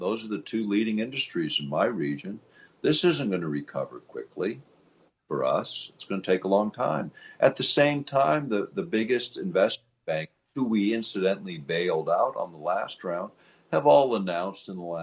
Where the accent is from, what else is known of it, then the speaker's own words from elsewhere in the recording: Alaska, United States; You know, in my part of the world, I grew up here in Alaska, okay?